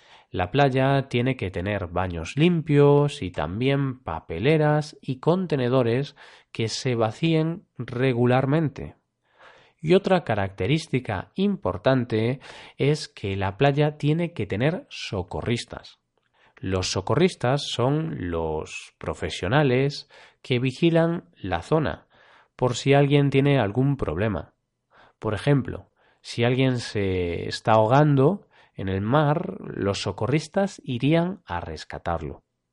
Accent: Vigo, Galicia, Spain; Vigo, mi ciudad natal, es la ciudad de España con más banderas azules.

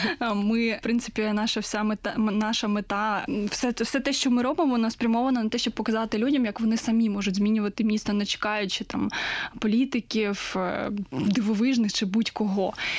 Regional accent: Zaporizhzhia, Zaporizhzhia Oblast, Ukraine; я сама з Запоріжжя. І це моє рідне місто, я його дуже люблю

